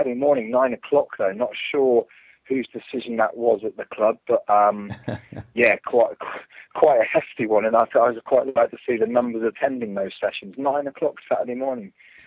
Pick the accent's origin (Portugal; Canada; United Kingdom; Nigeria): United Kingdom; England; just got pummeled every week, really, for being English and having freckles and trying to play cricket.